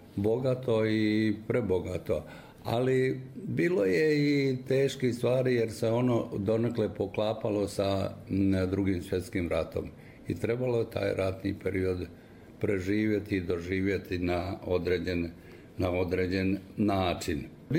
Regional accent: Čelinac, Republika Srpska, Bosnia & Herzegovina; born there; Rođen sam u Čelincu, kasnu jesen, 1931. godine, od oca Nikole i majke Vide.

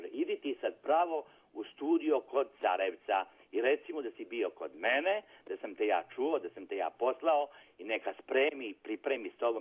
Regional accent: Mrkonjić Grad, Republika Srpska, Bosnia & Herzegovina; also born or lived in Prijedor; odakle si ti, rekao, iz Mrkonjić grada

